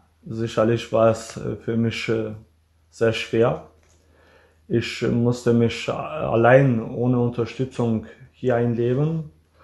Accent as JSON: {"language": "German", "country": "Kosovo", "tie": "born or raised there", "second_language": "German", "moved": "yes", "lives_now": "Germany", "said": "Ich bin in Kosovo geboren und bin mit der Kultur aufgewachsen. Als ich dann nach Deutschland gekommen bin und die Sprache als auch die Kultur gelernt habe, würde ich mich als teilweise deutsch bezeichnen."}